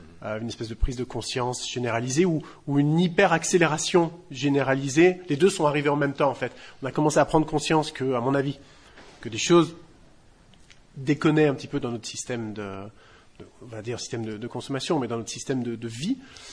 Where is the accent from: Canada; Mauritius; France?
France; Calvi, Corsica; moved away as an adult; also born or lived in Bastia / Corte; Je suis né, j'ai grandi à Calvi, je suis né à Bastia, comme tout le monde. En fait, je suis parti pendant mes études. Je suis parti de Calvi. J'ai d'abord été à Corté, après j'étais sur le continent.